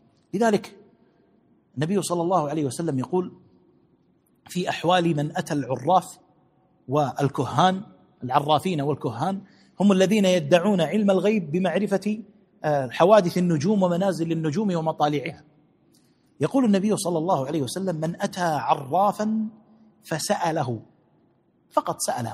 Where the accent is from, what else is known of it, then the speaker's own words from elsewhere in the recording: Kuwait; في نجد يطلع 25/8، عندنا في الكويت ما يرى إلا في 5/9 و4/9.